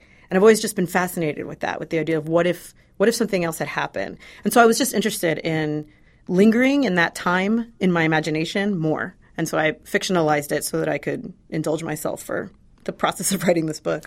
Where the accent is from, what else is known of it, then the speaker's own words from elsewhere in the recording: Miami, Florida, United States; My life growing up in Miami is pretty intensely tied to family and seeing family in and around the city.